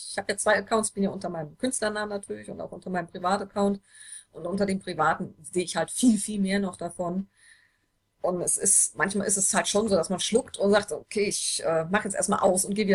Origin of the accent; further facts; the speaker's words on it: North Rhine-Westphalia, Germany; Ja, ich bin ein richtiger Oberberger